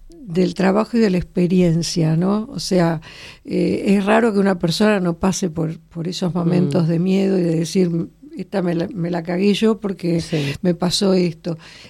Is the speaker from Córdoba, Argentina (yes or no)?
no; Buenos Aires, Argentina; yo que soy porteña estuve siempre aquí.